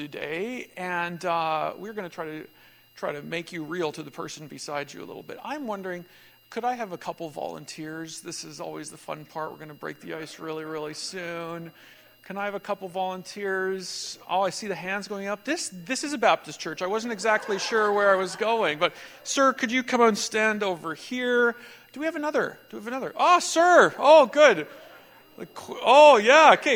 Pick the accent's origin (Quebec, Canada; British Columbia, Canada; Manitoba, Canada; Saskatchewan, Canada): Saskatchewan, Canada; Saskatoon; born there; they ended up in southern Saskatchewan, where they started to farm. So I was born in Saskatoon. This is where I came from.